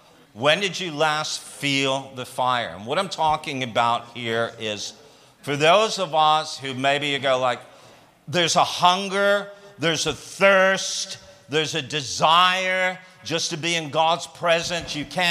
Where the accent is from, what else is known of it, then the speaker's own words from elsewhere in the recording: Toronto, Ontario, Canada; I had done very little travel growing up in Toronto, Canada, and then having family in Detroit in the USA.